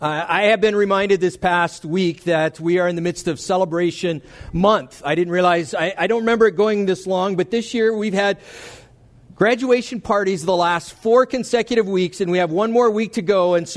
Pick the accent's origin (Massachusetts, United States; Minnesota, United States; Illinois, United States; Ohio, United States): Minnesota, United States; I grew up in Minnesota. Minnesota teams don't celebrate very often.